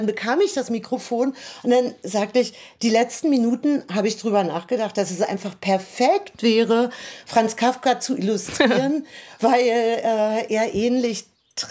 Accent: Germany; Also ich bin in der DDR zur Schule gegangen

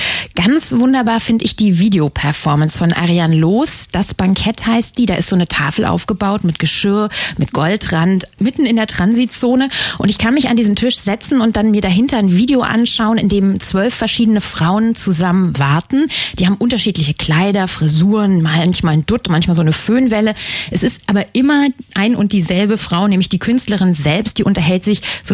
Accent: Berlin, Germany; als Berlinerin

